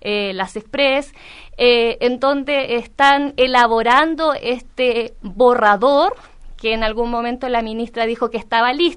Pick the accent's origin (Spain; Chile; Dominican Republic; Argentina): Chile; nosotros somos chilenos y donde estés vas a seguir siendo chileno